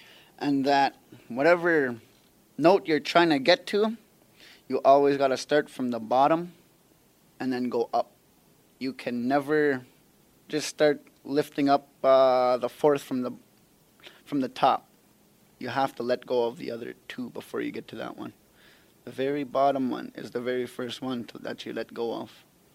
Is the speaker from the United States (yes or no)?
no; Whitefish Bay, Ontario, Canada; I am from Whitefish Bay, Ontario, Canada.